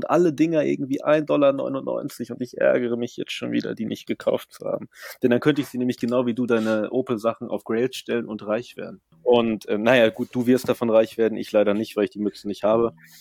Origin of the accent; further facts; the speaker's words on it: Germany; Ich bin ja immerhin in Deutschland aufgewachsen.